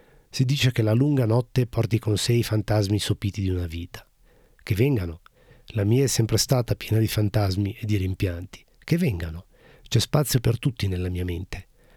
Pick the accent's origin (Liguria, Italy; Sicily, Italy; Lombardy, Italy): Liguria, Italy; Parlo della mia terra, della Liguria. Sono nato qui.